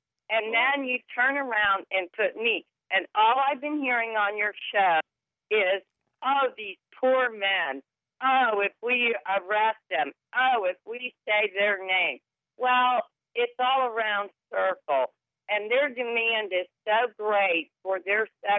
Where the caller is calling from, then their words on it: Cincinnati, Ohio, United States; I'm calling from Cincinnati, and I watch the show all the time